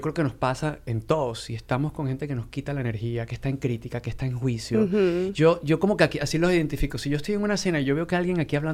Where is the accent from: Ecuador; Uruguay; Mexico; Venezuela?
Venezuela; moved away; Venezolano, como latino en este país, cuando empezamos a ver, ok, ¿para qué estoy acá?